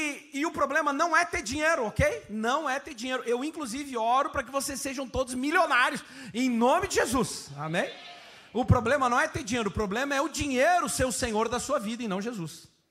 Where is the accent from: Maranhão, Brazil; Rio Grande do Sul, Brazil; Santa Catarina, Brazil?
Rio Grande do Sul, Brazil; vou até o fim, sou gaúcho.